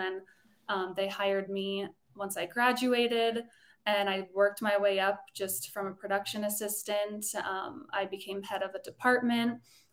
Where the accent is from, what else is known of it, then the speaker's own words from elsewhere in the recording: Colorado, United States; but growing up in Colorado, I wasn't around it